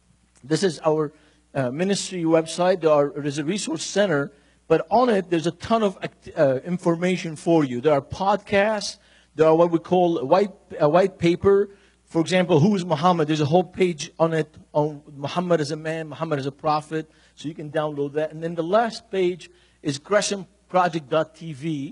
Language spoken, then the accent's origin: English; Beirut, Beirut Governorate, Lebanon; I'm a teenager from Beirut, Lebanon, sitting in Beirut talking to five other guys with a map with a dot saying WTC on it.